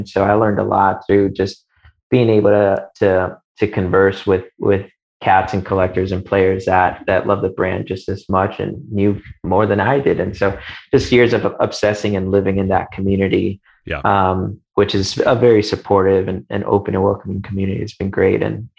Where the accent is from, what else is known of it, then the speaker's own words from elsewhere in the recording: Chicago, Illinois, United States; I grew up in Chicago.